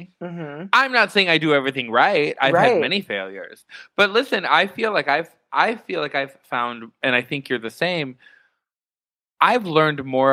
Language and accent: English; Harrison Township, Michigan, United States; Harrison Township. So right, like just like 45 minutes north of Detroit, like Metro Beach area, okay. St. Clair Shores, that kind of there.